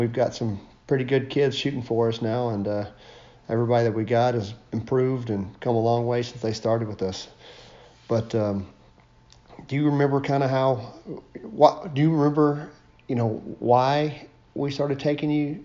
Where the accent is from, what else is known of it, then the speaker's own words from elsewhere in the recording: Forney, Texas, United States; co-host of Archery Maniacs, and I'm also from Forney, Texas